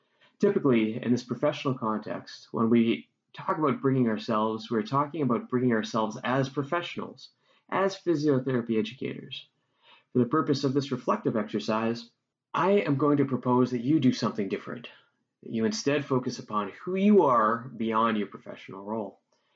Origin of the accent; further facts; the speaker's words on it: Canada; I am a settler on this land. In fact, I grew up elsewhere in the Canadian nation state.